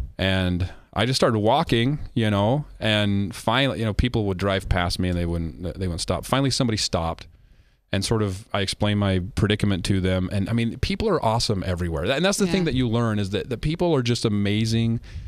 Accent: Idaho, United States; My favorite U.S. state, I'm from Idaho, so I'm pretty particular to Idaho

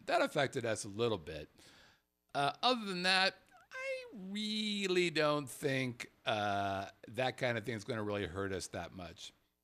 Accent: Los Angeles, California, United States; So I grew up in Los Angeles, L.A., where our rule was if I can't see it, I'm not going to breathe it.

